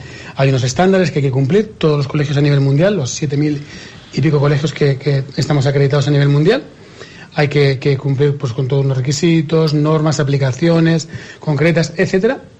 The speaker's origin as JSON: {"language": "Spanish", "town": "Valencia", "region": "Valencian Community", "country": "Spain", "also_born_or_lived": "Hungary / Chile / Florida / Ecuador", "lives_now": "Castellón, Spain", "said": "soy de Valencia, trabajo en Castellón, pero … Y cuando vine hace pues 10, 12 años a Castellón, venía de Hungría, había estado en Chile, había estado en Florida, había estado en Ecuador, había estado en Costa Rica"}